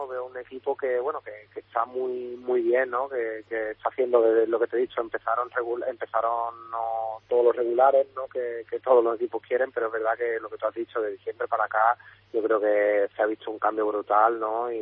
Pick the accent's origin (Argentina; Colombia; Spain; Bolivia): Spain; Osuna, Andalusia; hablo a diario con mi familia, que sigue allí en Osuna, y yo espero mi acento no perderlo nunca.